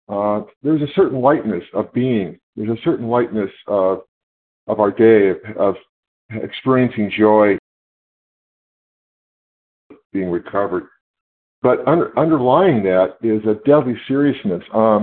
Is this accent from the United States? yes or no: yes; California, United States; I'm from California.